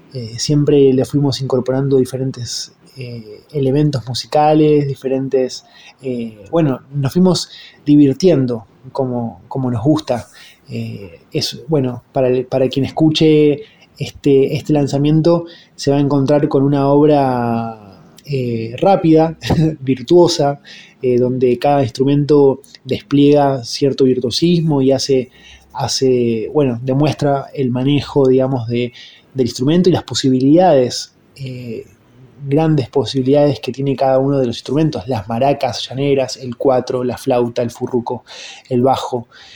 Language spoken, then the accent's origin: Spanish; Buenos Aires, Argentina; como nos permitió a algunos de los integrantes de … que somos de Buenos Aires